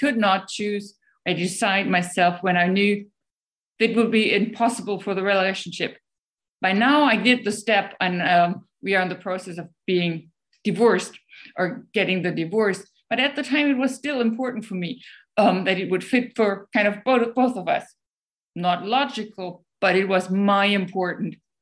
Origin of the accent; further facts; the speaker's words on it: Germany; English is a second language; now in Sweden; Germany, I was kicked out of children's choir for singing so bad. And here the Swedes, even with my accent, with my not speaking any Swedish, they let me practice with them.